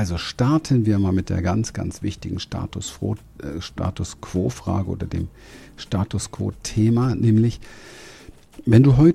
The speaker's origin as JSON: {"language": "German", "region": "Berlin", "country": "Germany", "tie": "born or raised there"}